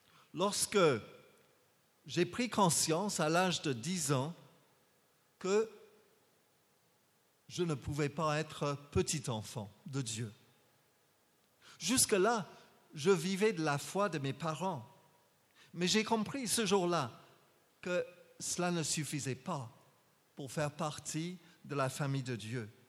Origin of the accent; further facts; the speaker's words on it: Paris, Île-de-France, France; je viens de Paris 20e. J'habite à Saint-Fargeau et je suis membre de l'église de Paris Télégraphe.